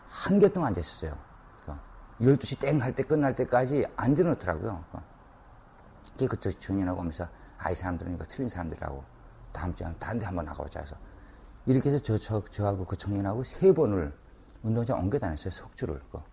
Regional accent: North Korea; now in South Korea; 우린 저 북한에서 온 탈북자인데

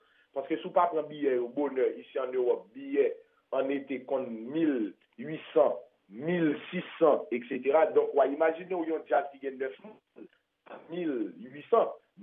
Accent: Haiti; que nous sommes des Haïtiens qui ont un objectif pour nous jouer musique

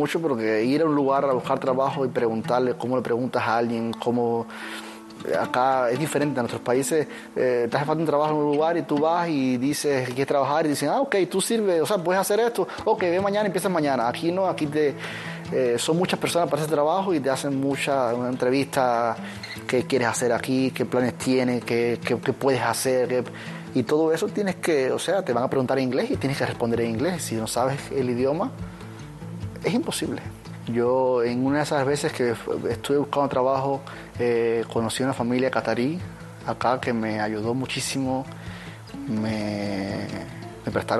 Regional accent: Cuba; moved away as an adult; now in Qatar; Salí de Cuba en el 2019 y vivo aquí en Qatar.

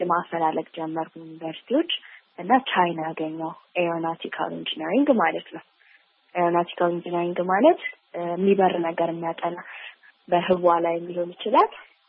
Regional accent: Addis Ababa, Ethiopia; እኔ አዲስ አበባ ነው ተወልጄ ያደኩት።

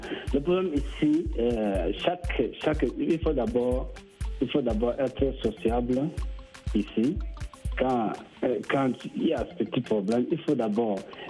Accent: N'Djamena, Chad; French is a second language; now in South Africa; Moi, comme je suis un Tchadien, je me fais effort depuis quand j'étais au Tchad.

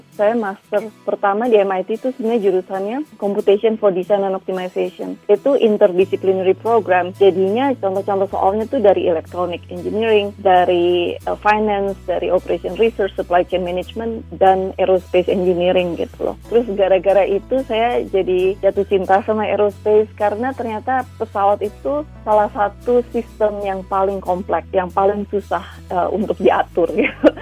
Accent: Indonesia; moved away as an adult; saya kan lahir dan besar di Indonesia sampai umur 18.

